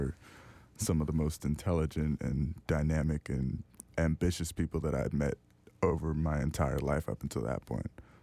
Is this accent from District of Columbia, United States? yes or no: no; Jersey City, New Jersey, United States; now in Richmond, United States; Oh, no. I'm originally from Jersey City.